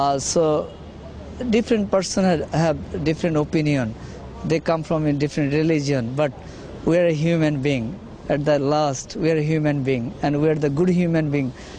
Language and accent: English; Bangladesh; I'm from Bangladesh.